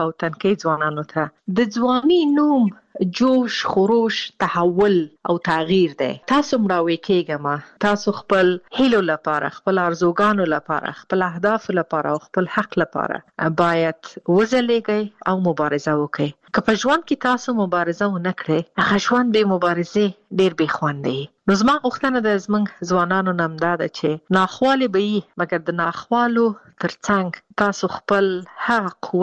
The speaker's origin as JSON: {"language": "Pashto", "country": "Afghanistan", "moved": "yes", "said": "زه د افغانستان باندې یم زه ورځې شمیرم چې زه بیرته کله خپل ملک ته ځم او بیرته خپل ټاټوبی خپل خلکو سره"}